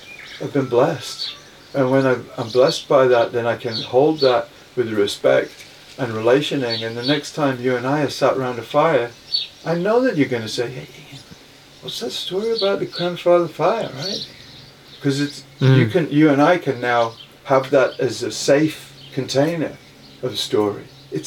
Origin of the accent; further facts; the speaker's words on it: New Zealand; because I'm coming from Aotearoa and I've got this leaning towards stories